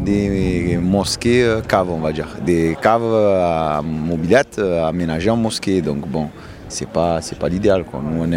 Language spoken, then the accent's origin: French; Marseille, Provence-Alpes-Côte d'Azur, France; je me sens concerné en tant que musulman, en tant que français, en tant que marseillais, en tant que citoyen du monde.